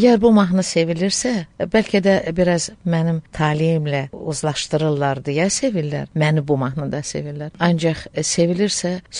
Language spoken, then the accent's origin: Azerbaijani; Baku, Azerbaijan; born there; Bakıda doğulmuşam, qızım, işarədir. Bakıda doğulmuşam